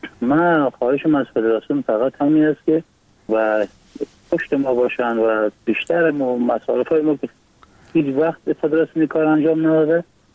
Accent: Iran; born there; also born or lived in Afghanistan; بلند ایران هستم و 31 سال سنم هست. از ولایت بغلان هستیم و متولد ایران هستم.

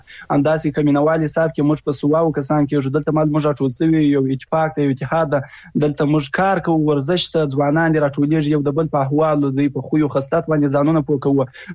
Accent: Afghanistan; زه د یو افغان په حیث

